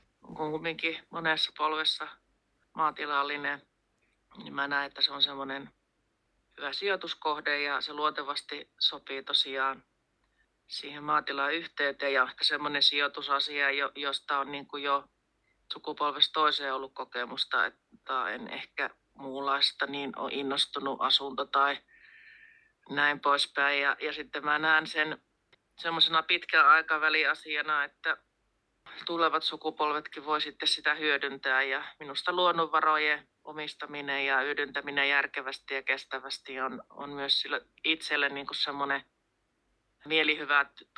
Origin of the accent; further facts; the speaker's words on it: Rantsila, North Ostrobothnia, Finland; ja mä tuun Siikalatvalta Oulun eteläpuolelta Rantsilasta.